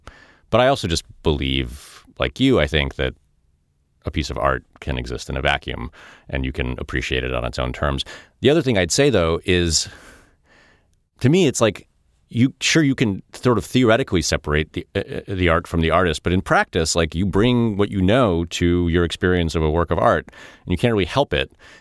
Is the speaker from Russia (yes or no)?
yes; Russia; also born or lived in Chicago, United States; now in United States; Like I say in the podcast, like I came from Russia. My parents didn't really engage in American pop culture until later. My mom didn't know the difference between … Michael Jordan, despite the fact that we lived in Chicago